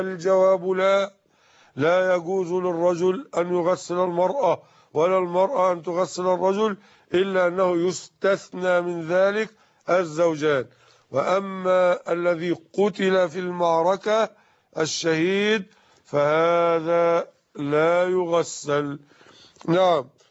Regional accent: Egypt; كما نقول مثلا عندنا في مصر: هذا ثوب محلاوي، أو فانيلا محلاوي، أو ملاية محلاوي، نسبة إلى المحلة الكبرى لشهرتها بهذا الصنيع.

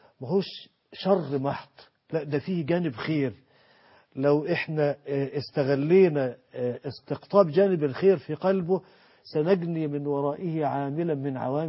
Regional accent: Mansoura, Dakahlia, Egypt; عندنا في المنصورة، في قرى المنصورة

